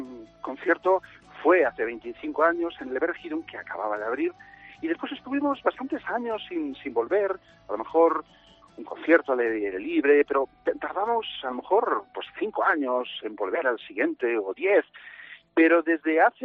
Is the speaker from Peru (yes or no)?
no; Vigo, Galicia, Spain; born there; yo nací en Vigo en los años 70